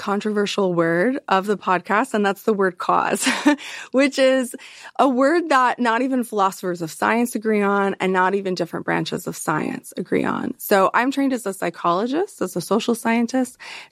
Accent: Southern United States, United States; accent: Southern; I'm going to try to put that in my Southern accent and take that from here.

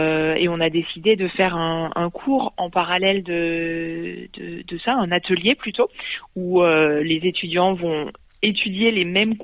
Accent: Lyon, Auvergne-Rhône-Alpes, France; moved away as an adult; now in Australia; je suis originaire de Lyon, et donc on repart à Lyon.

